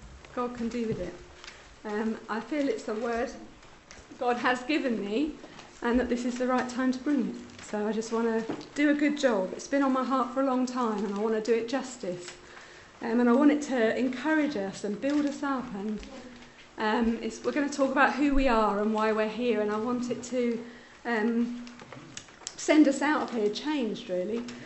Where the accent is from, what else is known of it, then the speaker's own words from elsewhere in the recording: London, United Kingdom; born there; I'm female. And I was born in London, which makes me English.